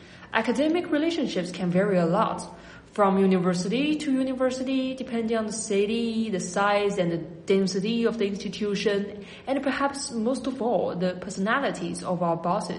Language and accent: English; China; moved away as an adult; now in Basel, Switzerland; I come from China. I finished my bachelor and master in Beijing and moved to Basel to do my PhD program in international trade law.